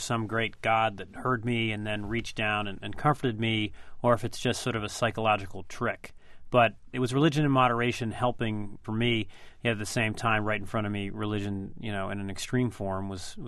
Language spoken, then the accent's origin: English; Pakistan; He apologizes to me as a Pakistani. He apologizes to me as a Pashtun.